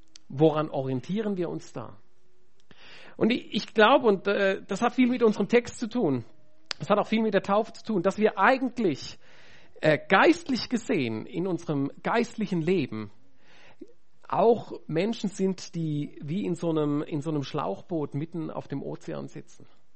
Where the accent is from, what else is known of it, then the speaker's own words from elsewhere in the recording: Switzerland; das stellt uns als Europäer und als Christen und als Schweizer vor wichtigen Fragen